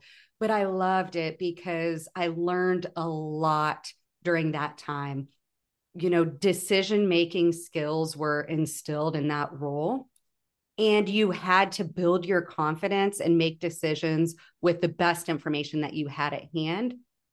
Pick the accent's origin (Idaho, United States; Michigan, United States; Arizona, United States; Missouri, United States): Missouri, United States; Macon; moved away as an adult; I was born and raised in Missouri in a very small town, northern Missouri. It's called Macon. And I spent, the first 17 years of my life there.